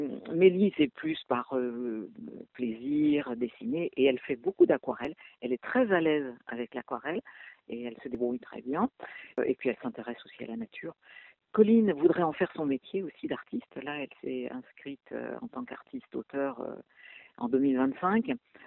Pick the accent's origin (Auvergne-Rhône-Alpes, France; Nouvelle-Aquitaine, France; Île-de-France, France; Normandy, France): Normandy, France; Parce que je suis originaire de Haute-Normandie